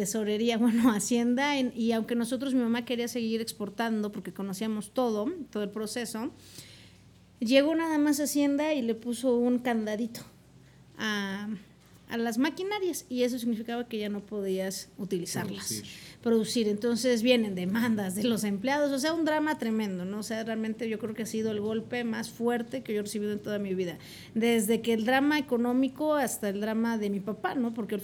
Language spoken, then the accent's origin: Spanish; Martínez de la Torre, Veracruz, Mexico; also born or lived in San Pedro Cholula; yo de hecho soy de San Pedro Cholula, originariamente. Solo que mis papás eran exageradamente pobres y se fueron a Veracruz. A mí a los 6 meses me llevan a Martínez de la Torre.